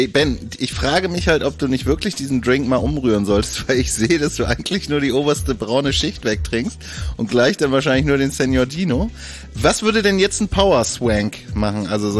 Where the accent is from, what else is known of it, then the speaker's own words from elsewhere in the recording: East Germany, Germany; Ich komme aus dem Osten, Alter.